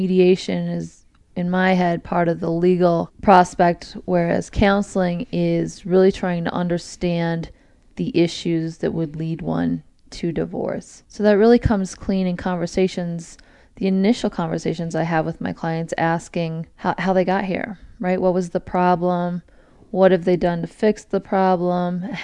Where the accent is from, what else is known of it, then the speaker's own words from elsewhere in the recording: Colorado, United States; I'm originally from Colorado.